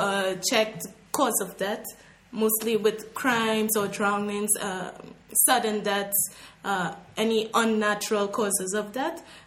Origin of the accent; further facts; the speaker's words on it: Trinidad & Tobago; Okay, I'm from Trinidad and Tobago, twin islands in the Caribbean, very close to Venezuela. Actually, I can see Venezuela from one end of Trinidad.